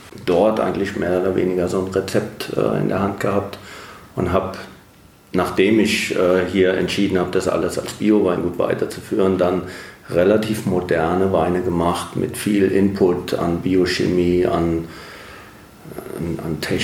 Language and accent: German; Neuss, North Rhine-Westphalia, Germany; born there; Also, muss ich jetzt sagen, wo ich geboren bin? Das ist in Neuss am Rhein.